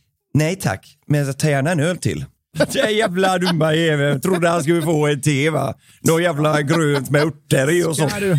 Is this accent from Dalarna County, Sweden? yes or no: yes; Dalarna County, Sweden; Plugg, det sa vi hemma i Dalarna också, kan jag säga.